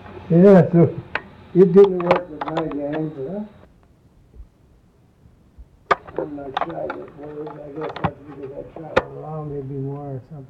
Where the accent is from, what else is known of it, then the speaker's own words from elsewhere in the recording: Pennsylvania, United States; I'm originally from Pennsylvania, so by being in Pennsylvania, every time I went out on a fishing excursion or a hunting trip, all it seemed was these here signs.